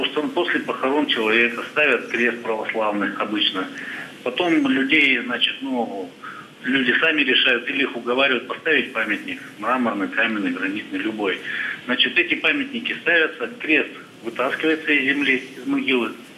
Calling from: Yekaterinburg, Sverdlovsk Oblast, Russia; Я звоню из Екатеринбурга.

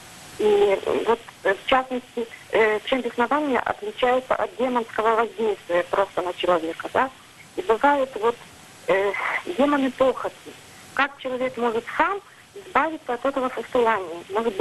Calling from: Ukraine; я звоню вам с Украины.

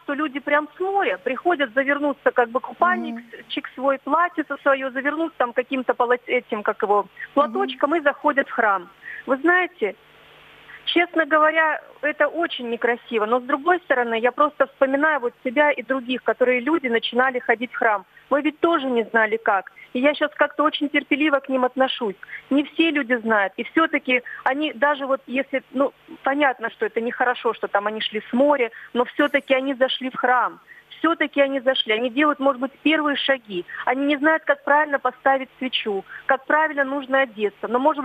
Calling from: Sochi, Krasnodar Krai, Russia; Я вот звоню из Сочи.

